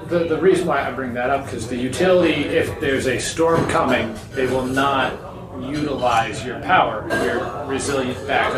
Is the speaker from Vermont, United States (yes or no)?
yes; Vermont, United States; I'm from Vermont. You don't really get hurricanes in Vermont.